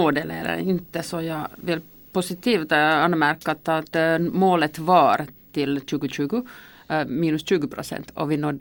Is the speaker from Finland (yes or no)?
yes; Vaasa, Ostrobothnia, Finland; Vasa, min hemstad, hade liksom sin strategi att vara den första stad i Finland att vara kolneutral i 35.